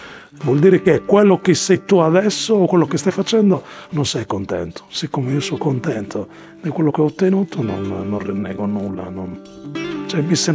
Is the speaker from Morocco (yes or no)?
yes; Morocco; now in Italy; io sono marocchino, rimango marocchino. Dire mi sento sardo sarebbe dire bugie, non è vero.